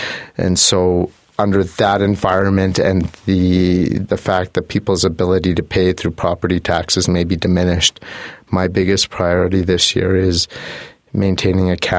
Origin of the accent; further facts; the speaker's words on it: Banff, Alberta, Canada; I was born and raised in Banff. My family is of Greek heritage